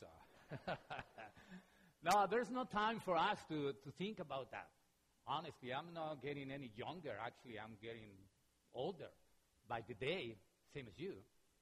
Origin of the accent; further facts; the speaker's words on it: Mexico; I'm from Mexico.